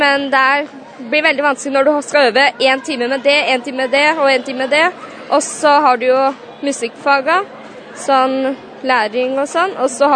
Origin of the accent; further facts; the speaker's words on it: Flesberg, Buskerud, Norway; Jeg kommer fra Flossberg.